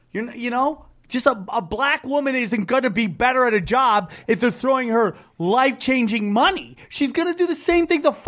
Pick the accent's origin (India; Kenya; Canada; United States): India; I'm an Indian.